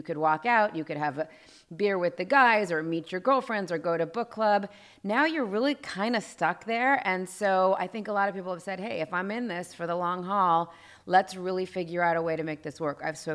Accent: Los Angeles, California, United States; I guess I grew up here in Los Angeles.

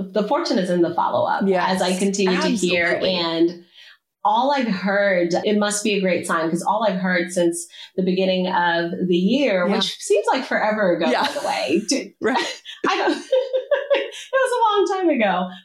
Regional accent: Zimbabwe; now in United States; where I am today is inspired by my background growing up in Zimbabwe and navigating the American education system

